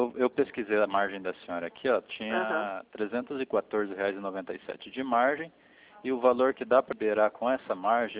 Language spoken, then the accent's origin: Portuguese; Arapongas, Paraná, Brazil; Sou de Arapongas.